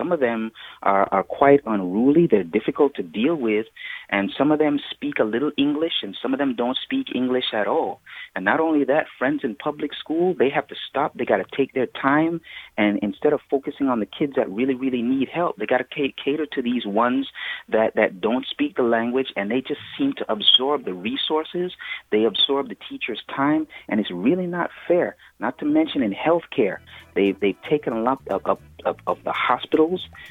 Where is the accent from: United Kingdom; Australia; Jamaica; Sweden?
Jamaica; now in United States; I am an immigrant. I'm originally from Jamaica, proud to be an American citizen